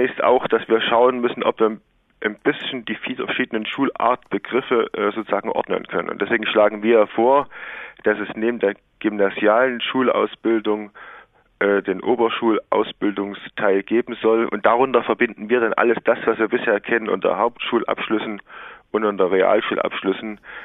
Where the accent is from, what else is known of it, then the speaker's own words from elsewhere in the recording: Thuringia, Germany; Das ist Sachsen, das ist Thüringen, wo ich herkomme, Bayern und Baden-Württemberg.